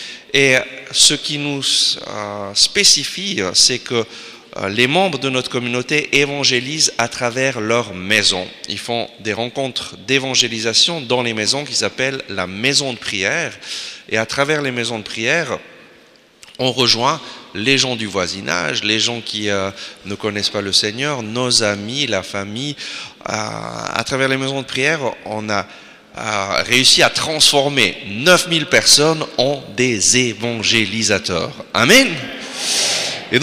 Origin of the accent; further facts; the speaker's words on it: Switzerland; je viens de Suisse, d'une famille catholique.